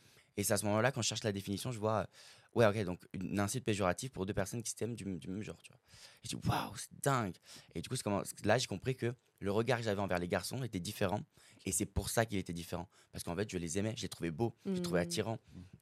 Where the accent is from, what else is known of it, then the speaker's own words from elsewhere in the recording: Valbonne, Provence-Alpes-Côte d'Azur, France; je viens de Valbonne, exactement de la même ville, c'est dingue. Je viens du lycée Simone Veil.